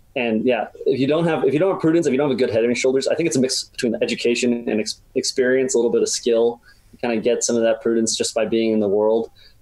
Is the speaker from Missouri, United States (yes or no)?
no; Massachusetts, United States; So I live in Massachusetts, or I grew up in Massachusetts.